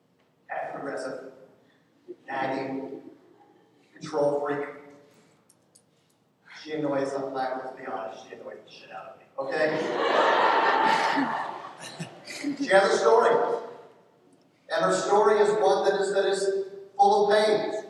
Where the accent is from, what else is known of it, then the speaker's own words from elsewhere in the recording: Virginia, United States; She came from a family in Appalachia, in Virginia. I'm originally from Virginia.